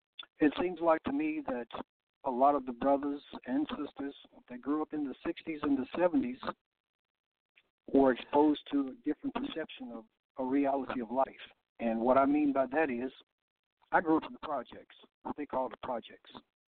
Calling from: Louisville, Kentucky, United States; calling from Louisville, Kentucky.

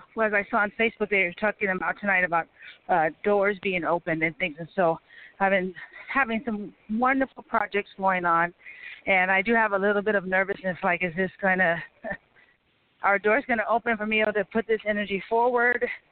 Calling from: California, United States; I'm calling from California.

